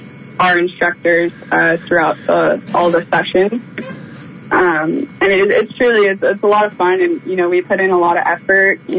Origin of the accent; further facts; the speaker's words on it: Montara, California, United States; Yeah, I did. I grew up in Montero.